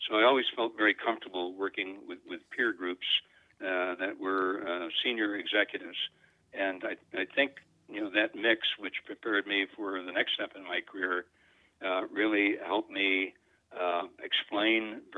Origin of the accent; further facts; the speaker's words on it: Rochester, New York, United States; to help people in the greater Rochester area, again, my hometown, understand the housing crisis